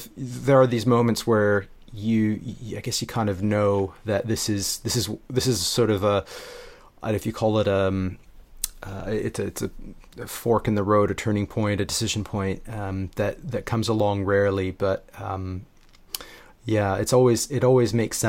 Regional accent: Canada; now in London, United Kingdom; I'm a Canadian living in London, and I've traveled to different places.

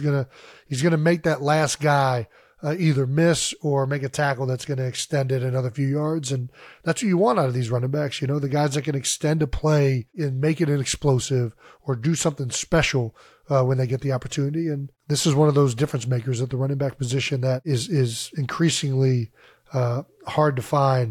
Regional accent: Philadelphia, Pennsylvania, United States; hey, I'm a Philadelphian. I get to watch it and celebrate it just like everybody else.

